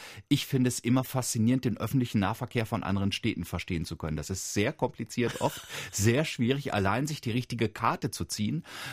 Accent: Evershorst, Lower Saxony, Germany; born there; Und eins war, dass ich halt meinen Geburtsort umgestellt habe, eben Evershorst

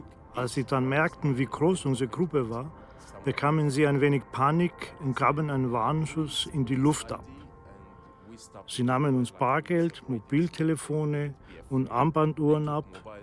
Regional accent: Syria; bitte sagen Sie mir die Wahrheit, Sie sind Syrer, oder? Ich habe es dann zugegeben.

